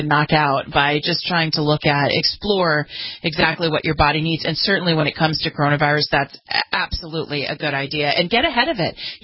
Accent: California, United States; we'll talk about a lawsuit that's going on in my home state of California against our governor

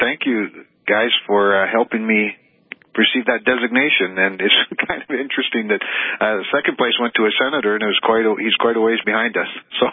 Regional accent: Kindred, North Dakota, United States; growing up in Kindred, that was very normal for the Luther League, you know, these youth that go to shut-ins and the homes and sing Christmas carols and right out of the movies, you know.

